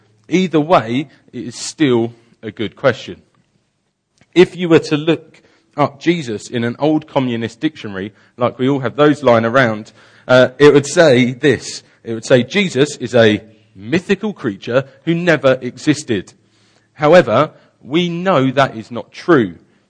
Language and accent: English; South East England, United Kingdom; I grew up in Kent, and Kent still has a grammar school system.